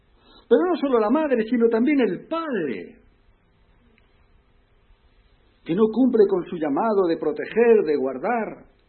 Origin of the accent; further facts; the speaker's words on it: Balearic Islands, Spain; nosotros somos de Menorca, y cuando estamos en Menorca, en nuestra casita pequeña